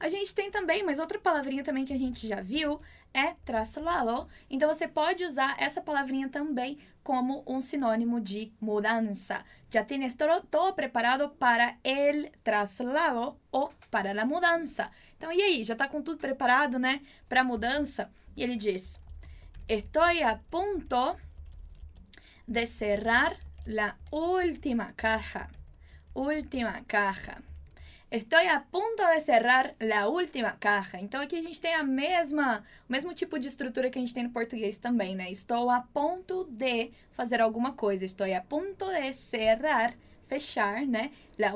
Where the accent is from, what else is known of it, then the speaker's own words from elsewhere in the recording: Minas Gerais, Brazil; now in Curitiba, Brazil; eu sou de Minas, já morei fora do país, já morei aqui em várias cidades e me mudei para Curitiba para estar aqui com vocês também.